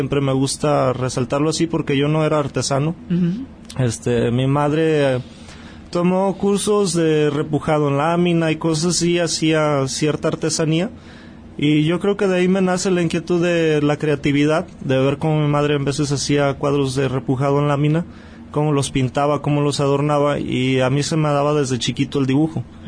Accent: Autlán, Jalisco, Mexico; porque yo siempre he estado comprometido mucho con mi tierra, con Autlán, la quiero mucho.

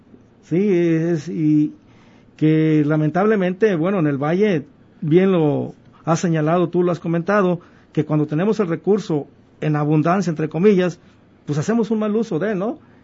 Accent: Autlán, Jalisco, Mexico; yo creo que los que somos de aquí, de Autlán

